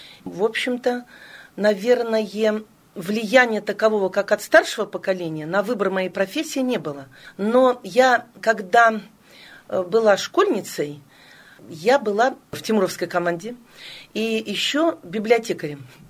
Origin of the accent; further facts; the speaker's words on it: Prokopyevsk, Kemerovo Oblast, Russia; может быть, я вот из Прокопьевска и недостаточно готова к приемным экзаменам